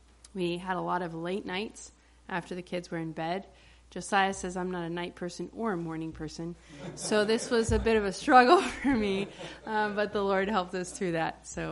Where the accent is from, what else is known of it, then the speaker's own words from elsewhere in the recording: Niger; had some French, a little bit of French from growing up in Niger, but we needed to get better at it.